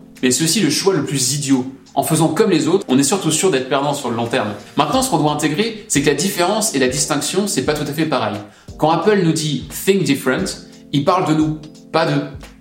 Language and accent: French; France; Mon truc à moi, c'est que je suis français et que je travaille presque intégralement à l'étranger.